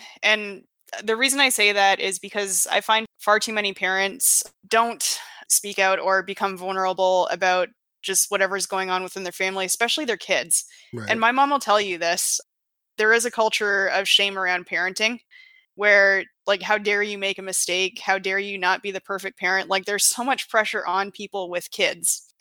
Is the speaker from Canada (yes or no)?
yes; Canada; I'm Canadian.